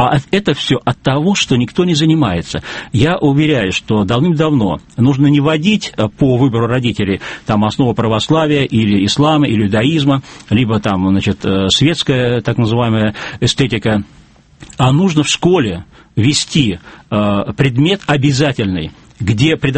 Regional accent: Saint Petersburg, Russia; И школьник, учащийся в Москве или Петербурге, в моем родном городе

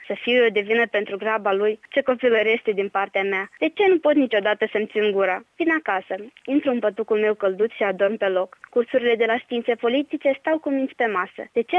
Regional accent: Moldova; accent: Moldovan; now in Timișoara, Romania; Moldoveancă de peste Prut, îi răspund eu. Îmi spune că m-a cunoscut după accent. Am un an jumătate de când sunt în Timișoara și accentul încă mă mai dă de gol.

